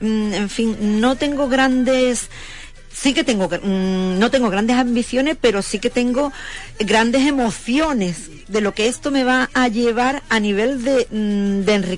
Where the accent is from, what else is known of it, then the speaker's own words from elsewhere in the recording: Huelva, Andalusia, Spain; soy un artista de Huelva. Y jamás he estado en un cartel que diga artista de Huelva, jamás.